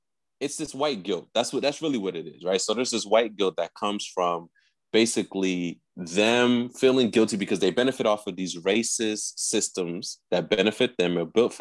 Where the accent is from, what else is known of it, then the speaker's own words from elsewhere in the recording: United States; also born or lived in another country; I will say I was born in a different country, but I was raised here in the States.